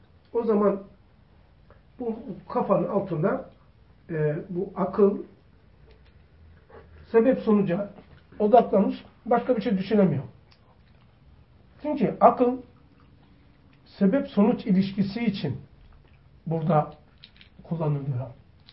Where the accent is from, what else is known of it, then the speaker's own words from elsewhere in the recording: Istanbul, Turkey; en terörün, en anarşistin 80 ihtilalinden önce en cavcav döneminin en cavcav İstanbul bölgesinde büyüdüm. Kasımpaşa Hasköy.